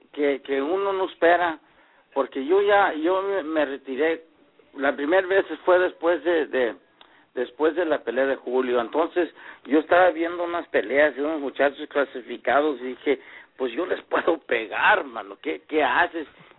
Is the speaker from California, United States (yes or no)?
yes; Bakersfield, California, United States; porque yo me crié en Bakersfield, California